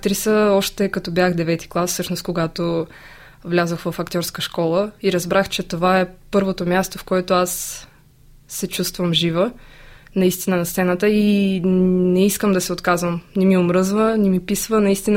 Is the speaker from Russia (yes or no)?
yes; Russia; Bulgarian is a second language; аз не съм българка, аз съм рускиня и много се притеснявах в началото